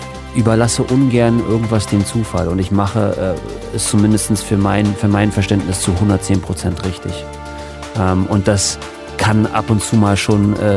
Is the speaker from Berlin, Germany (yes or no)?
yes; Berlin, Germany; In Schöneberg, da wo ich aufgewachsen bin, in der Akazienstraße